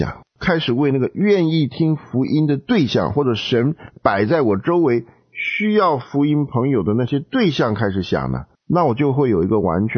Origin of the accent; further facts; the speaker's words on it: China; 我们中国人那个固执、那个犟刚啊，那个文化传统啊，浓得不得了